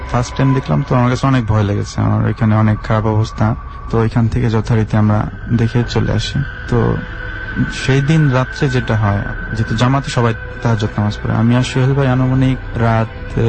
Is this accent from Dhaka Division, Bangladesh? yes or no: yes; Gazipur, Dhaka Division, Bangladesh; আমি গাজীপুর মাওনা চৌরাস্তা থেকে এসেছি, আমি মাওনা চৌরাস্তা creative school and college inter first year.